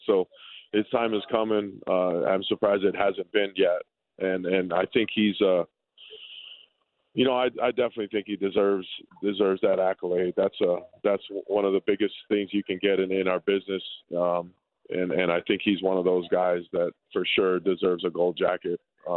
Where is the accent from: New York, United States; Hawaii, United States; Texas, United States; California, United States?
Hawaii, United States; You know, growing up, we grew up together in Hawaii and we trained together.